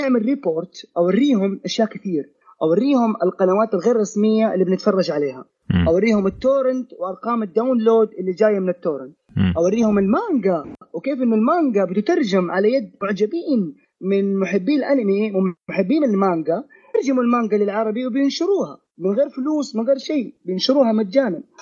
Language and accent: Arabic; Saudi Arabia; مع تقدم سرعة الانترنت اللي موجودة عندنا في السعودية